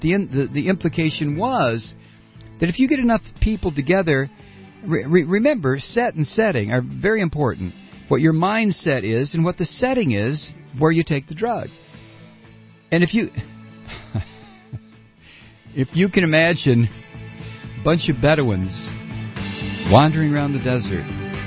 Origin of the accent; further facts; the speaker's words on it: Ohio, United States; Ohio, my home state, the most corrupt dunghole in the 48 contiguous states.